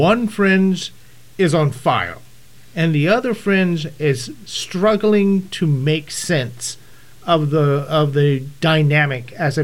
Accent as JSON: {"language": "English", "region": "Oklahoma, Louisiana, Texas area", "country": "United States", "lives_now": "Oregon, United States", "said": "We came originally from Oklahoma, Louisiana, Texas area, but we were washed out by Katrina and decided to relocate up here to the great state of Oregon"}